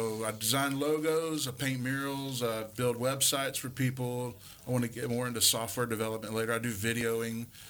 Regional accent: Brandon, Florida, United States; also born or lived in Fort Lauderdale; I'm from, I was raised in Brandon area. I was born in Fort Lauderdale.

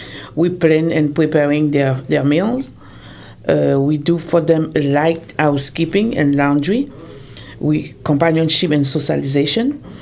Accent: Paris, Île-de-France, France; English is a second language; moved away as an adult; So my accent, Paris. I grew up in Paris. And my family from the Caribbean, but French Caribbean. And then okay. I'm from France. So I grew up there. My husband bring me here.

